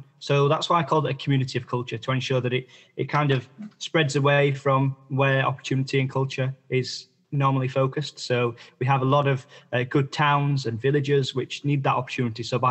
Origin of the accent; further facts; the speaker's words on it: Barnsley, Yorkshire and the Humber, United Kingdom; as someone who was born and bred in Barnsley, I would love to take them on a tour of the town centre